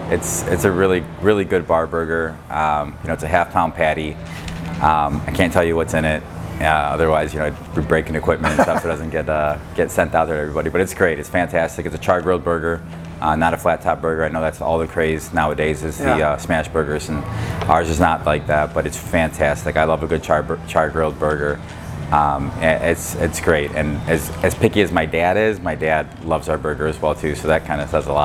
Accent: Romulus, Michigan, United States; I went in Dearborn I've had for just almost 2 years now. But I grew up in Romulus, you know, pretty much without living here.

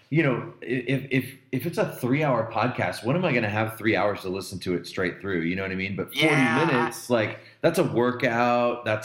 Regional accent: Midwest, United States; those are like both Midwest bands, and I'm from the Midwest.

